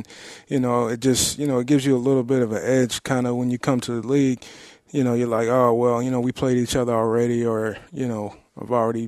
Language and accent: English; Killeen, Texas, United States; I grew up in Killeen, where Tommy Harris is also from